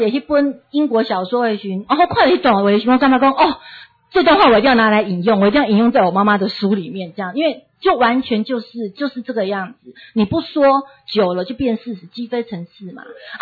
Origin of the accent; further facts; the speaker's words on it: Taiwan; 所以我们台湾人要让他觉得很赞